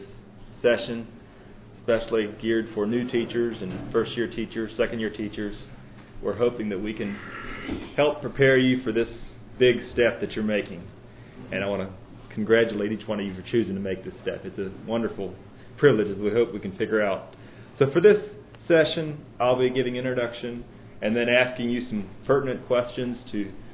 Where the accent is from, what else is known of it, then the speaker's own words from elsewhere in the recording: Tennessee, United States; I grew up in Tennessee, where I was fortunate to attend only one school from kindergarten through high school.